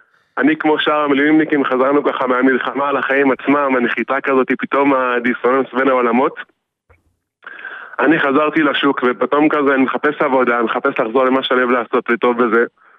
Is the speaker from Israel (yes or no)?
yes; Jerusalem, Jerusalem District, Israel; now in Rehavia, Jerusalem, Israel; גדלתי בשכונת גילו, עד גיל 7, ואחר כך עברתי לשוב עד ירושלים.